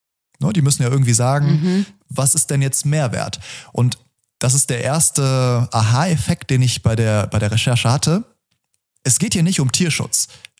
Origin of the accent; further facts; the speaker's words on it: Germany; Und das ist die Basis, mit der wir als Deutsche uns ja auseinandersetzen müssen.